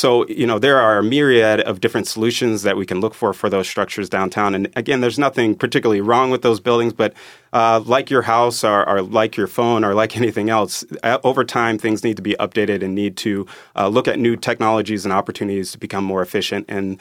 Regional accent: Michigan, United States; now in Cincinnati, United States; I come from Michigan. Many people from Michigan, they either have visited Cincinnati or driven past it on 75.

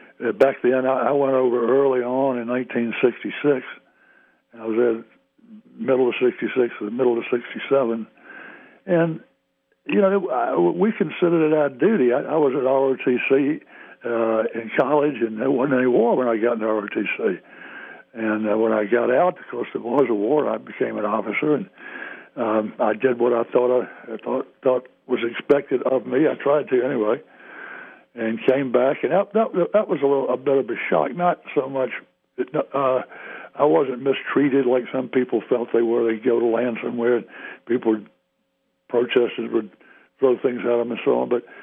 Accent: the South, United States; Where I'm from the South.

